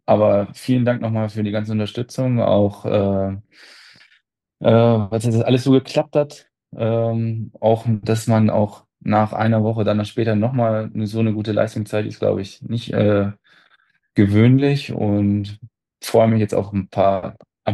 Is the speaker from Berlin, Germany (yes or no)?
no; Hanover, Lower Saxony, Germany; Ja, ich bin ursprünglich aus Hannover, halt im USB Hannover und habe da auch tagtäglich trainiert.